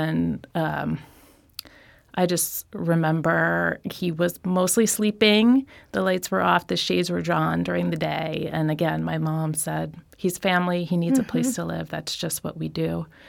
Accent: Brooklyn, New York, United States; I grew up in Brooklyn, New York.

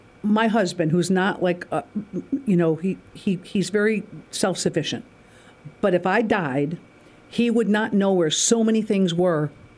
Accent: Stevens Point, Wisconsin, United States; born there; I was from Arizona at the time, but I was born in Stevens Point.

